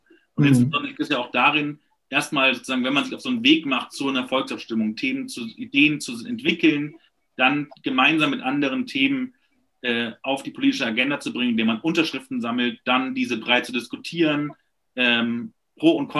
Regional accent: North Rhine-Westphalia, Germany; ich komme aus NRW und hatte selber in meiner Kommune noch nicht einmal die Chance, über Themen abzustimmen.

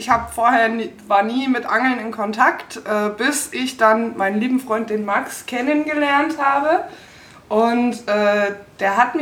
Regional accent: Cologne, North Rhine-Westphalia, Germany; also born or lived in Wiesbaden; now in Munich, Germany; Ich komme aus Köln ursprünglich.

